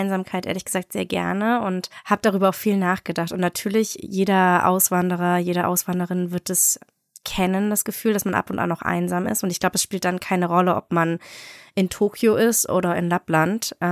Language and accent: German; Berlin, Germany; Ich muss sagen, ich komme ja aus Berlin